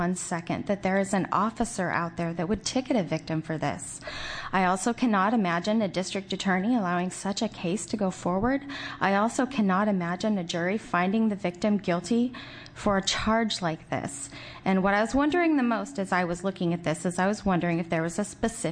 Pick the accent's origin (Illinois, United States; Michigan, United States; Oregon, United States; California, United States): Oregon, United States; Gladstone; I'm from Gladstone, Oregon.